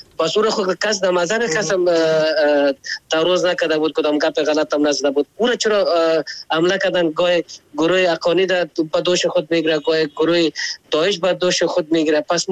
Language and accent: Persian; Afghanistan; ما خو افغان هستیم